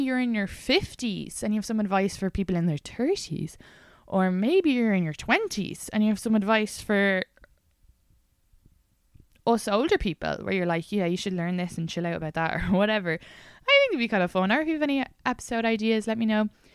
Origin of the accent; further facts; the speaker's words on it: Ireland; I was rolling my eyes because I'm Irish.